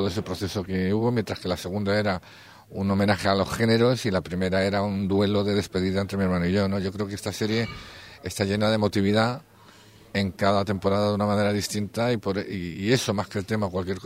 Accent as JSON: {"language": "Spanish", "town": "Madrid", "region": "Community of Madrid", "country": "Spain", "said": "Yo, como buen madrileño, hijo de conquenses"}